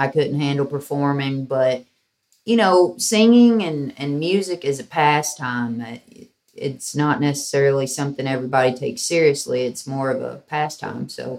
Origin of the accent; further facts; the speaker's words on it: Kentucky, United States; So I was raised right on the Mississippi rivers.